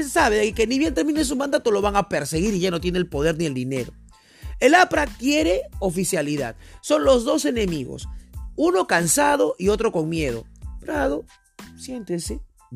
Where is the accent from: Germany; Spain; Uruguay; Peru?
Peru; tenemos que, quizás como peruanos, desterrar esos discursos de candidatos presidenciales